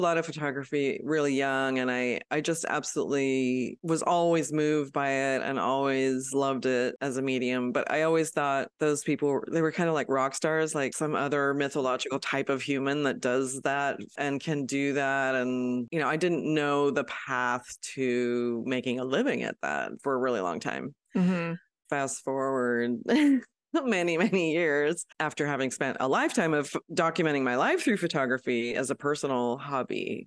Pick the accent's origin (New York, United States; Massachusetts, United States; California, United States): California, United States; So I grew up in the Bay Area, and my parents are very cultured people